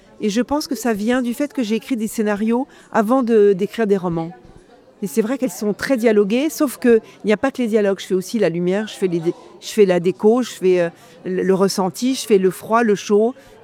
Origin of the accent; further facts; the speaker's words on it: Toulon-sur-Arroux, Bourgogne-Franche-Comté, France; now in Gueugnon, France; Et puis maintenant que je vis près de Toulon, La Roue aussi, parce que je découvre les baignades, la joie des baignades dans La Roue, vers chez moi, à Toulon-sur-Arroux.